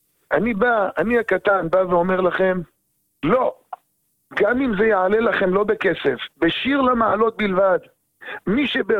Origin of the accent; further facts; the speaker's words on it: United States; now in Netanya, Israel; אני כשהגעתי לנתניה לפני 28 שנה, כשעליתי מארצות הברית